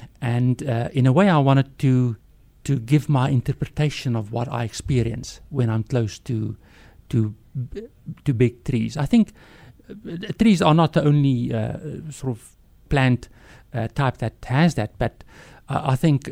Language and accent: English; South Africa; moved away; I'm born and bred in South Africa. We moved here as a family in about 12 years ago.